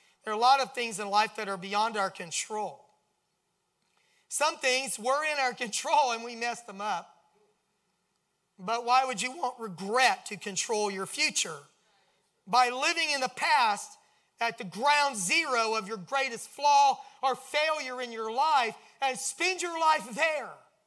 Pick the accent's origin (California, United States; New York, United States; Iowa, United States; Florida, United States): Florida, United States; also born or lived in St. Louis; I was raised in South Florida where I don't know what seasons really were.